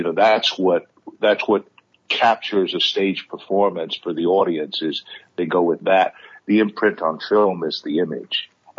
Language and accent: English; United States; You know, I wasn't British. I am American. I didn't think the British audience would accept me playing this role